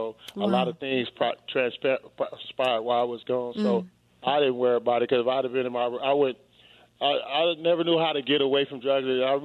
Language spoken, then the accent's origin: English; Bakersfield, California, United States; I was raised on Wilkins and Bliss in Bakersfield, Kern County, right off of Union. And that's where I was raised.